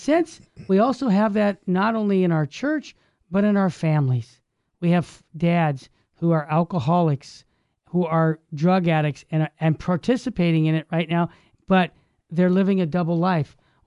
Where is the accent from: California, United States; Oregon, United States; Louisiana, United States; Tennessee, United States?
California, United States; Yeah. I mean, in my own diocese, I grew up here in the San Gabriel Valley.